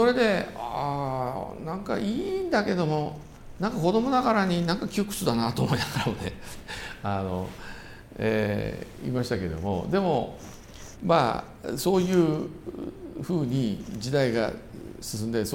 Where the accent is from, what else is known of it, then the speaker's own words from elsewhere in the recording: Hitachi, Ibaraki, Japan; 私の地元はもう日立ですからね